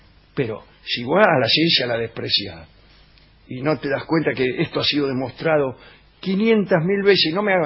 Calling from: Córdoba, Argentina; de Córdoba.

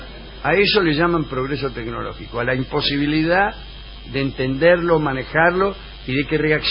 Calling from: San Martín de los Andes, Neuquén, Argentina; de San Martín de los Andes, que estuve en San Rafael el día del granizo, visitando a mi hija

